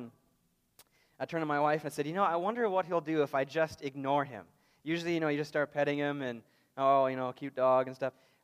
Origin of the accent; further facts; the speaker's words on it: Minnesota, United States; Sarah's family is from St. Louis, and we're from Minnesota